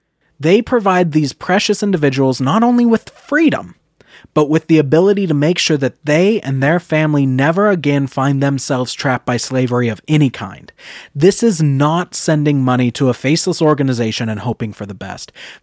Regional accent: Boise, Idaho, United States; I came across an amazing organization that's headquartered right here in my hometown of Boise, Idaho.

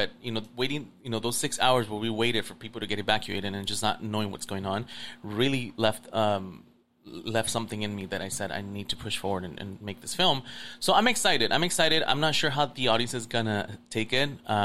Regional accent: Torrance, California, United States; came here when I was 9. Actually, September 16 was 23 years, and I've been here. So I grew up my entire, from 9 to now, Torrance. I grew up in Torrance, yeah.

